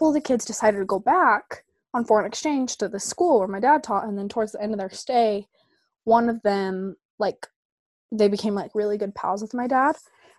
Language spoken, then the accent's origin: English; Centerville, Utah, United States; So I am from Utah. I was born and raised here in Centerville.